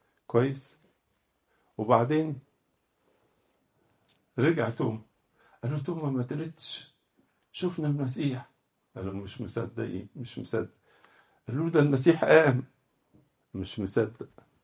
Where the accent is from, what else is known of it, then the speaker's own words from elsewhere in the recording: Egypt; وإن الكلمة المشهورة عندنا في مصر بقى مفيش فايدة